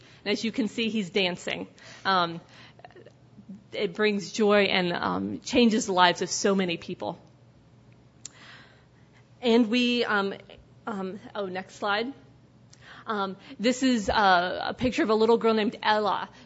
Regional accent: Rome, Georgia, United States; Well, actually, I grew up in Rome. I was born somewhere else, but spent most of my life here in Georgia. My family is from here in Georgia, and I've spent much of my adult life in other places

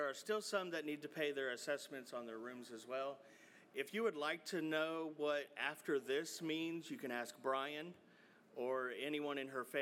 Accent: Marion, Indiana, United States; born there; I was born in Marion, Indiana.

